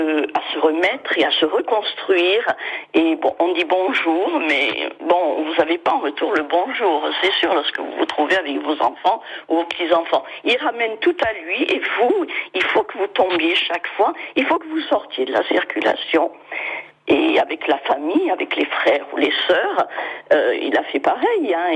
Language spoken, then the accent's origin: French; Corsica, France; Mais vous savez comment on dit chez nous en Corse